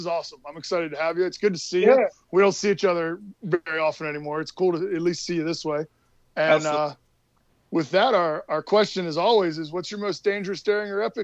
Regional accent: New London, Connecticut, United States; also born or lived in Dover, Pennsylvania; Born and raised in New London, Connecticut. So we got a little Coast Guard connection there.

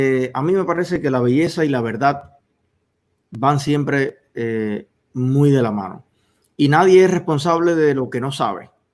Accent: Cuba; me siento como cubano, como joven, como exiliado

